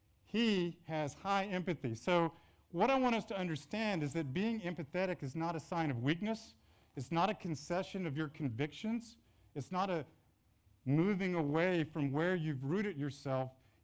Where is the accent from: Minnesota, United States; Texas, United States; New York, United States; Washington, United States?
Texas, United States; I'm often assumed to be just a regular Texas guy. And although I grew up in Texas, my world and my views have changed.